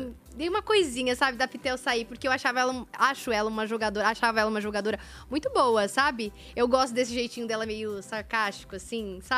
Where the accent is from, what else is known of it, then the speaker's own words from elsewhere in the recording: São Paulo, Brazil; Porque ela é do Rio e eu sou de São Paulo.